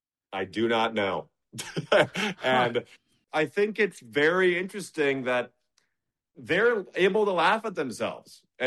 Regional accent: Chicago, Illinois, United States; Like, I grew up in Chicago, you know, liberal upbringing.

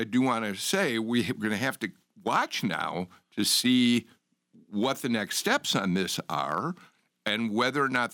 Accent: Chicago, Illinois, United States; I'm from Chicago.

